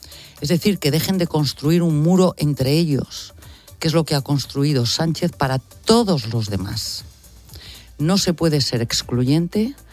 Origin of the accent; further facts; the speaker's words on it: Castile and León, Spain; un día menos también para saber qué es lo que puede pasar en mi tierra, en Castilla y León